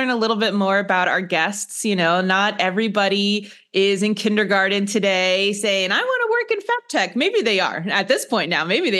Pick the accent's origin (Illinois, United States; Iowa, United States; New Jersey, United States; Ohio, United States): New Jersey, United States; also born or lived in Houston; I'm actually from New Jersey as well. And then I lived in Houston for 8 years for graduate school.